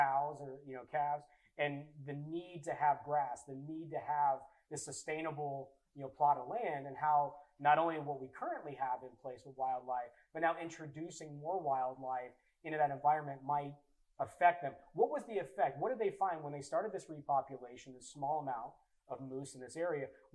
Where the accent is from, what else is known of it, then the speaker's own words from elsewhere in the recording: the South, United States; Growing up in the South, you know, you see all these, you know, these cows, these cattle ranches